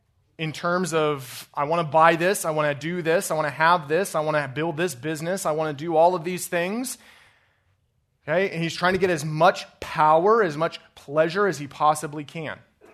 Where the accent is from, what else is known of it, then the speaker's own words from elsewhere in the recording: Colorado, United States; I grew up in Colorado. I grew up on a farm in Colorado, very different culture than here